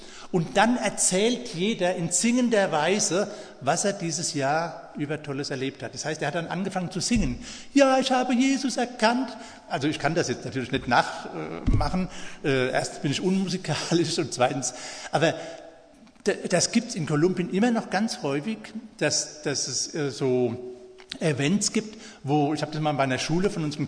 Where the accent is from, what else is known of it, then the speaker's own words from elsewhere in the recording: Germany; Und haben gesagt, ich bin kein Gringo, ich bin Deutscher.